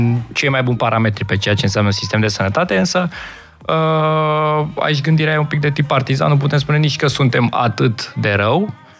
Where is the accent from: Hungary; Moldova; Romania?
Romania; Adică din școală să înțelegem că țara noastră e aici, da? Noi suntem români și atunci noi o să muncim pentru noi.